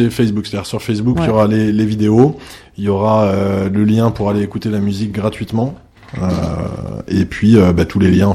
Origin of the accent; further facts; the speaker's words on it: Saint-Brieuc, Brittany, France; Ouais, je viens de Saint-Brieuc, pas loin d'ici d'ailleurs.